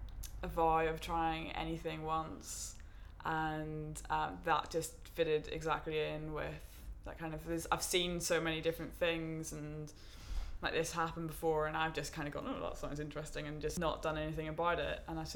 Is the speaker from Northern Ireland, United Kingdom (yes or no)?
yes; Greyabbey, Northern Ireland, United Kingdom; I'm 29, and I'm from Gray Abbey in Northern Ireland.